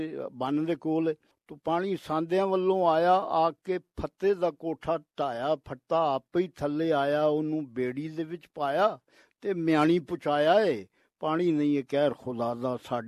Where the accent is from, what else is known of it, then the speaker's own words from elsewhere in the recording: Lahore, Punjab, Pakistan; ਮੈਂ ਅੱਲਾ ਦੇ ਫਜ਼ਲ ਕਰਮ ਨਾਲ ਬਿਲਕੁਲ ਪਿਓ ਦਾਦੇ ਤੋਂ, ਬਲਕਿ ਉਦੋਂ ਵੀ ਅੱਗੇ ਤੋਂ ਲਾਹੌਰ ਦਾ ਹੀ ਰਹਿਣ ਵਾਲਾ, ਲਾਹੌਰ ਦਾ ਹੀ ਜੰਮ ਪਲ ਹਾਂ।